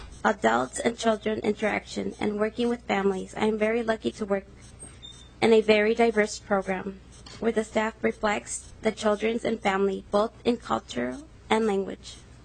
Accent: Minnesota, United States; also born or lived in California; I was born in California. My parents moved to Minnesota in search for better job opportunities. I grew up in a Mexican culture, being the youngest of five siblings.

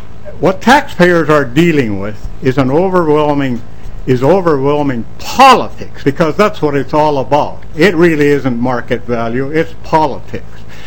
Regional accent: Wolf Lake Township, Minnesota, United States; from Wolf Lake Township, Bicker County, Minnesota

